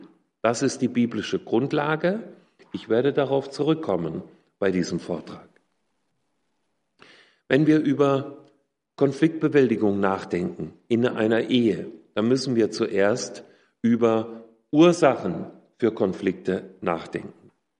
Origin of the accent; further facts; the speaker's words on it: Hesse, Germany; Ich komme aus Nordhessen, aus der Nähe von Kassel. Und meine Eltern waren ganz schlichte nordhessische Bauers- und Handwerkersleute.